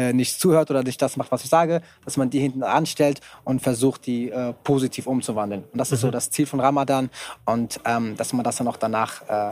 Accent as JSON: {"language": "German", "country": "Morocco", "second_language": "German", "said": "Vielleicht, wenn ich komme aus Marokko, da sind die Gesetze, glaube ich, lockerer."}